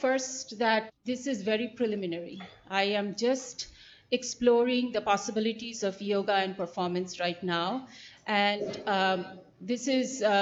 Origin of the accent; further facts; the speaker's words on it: Kolkata, West Bengal, India; I grew up in India, I grew up in Calcutta, so of course I was introduced to yoga as a child growing up there and also as an adult. I finished my undergraduate degree there.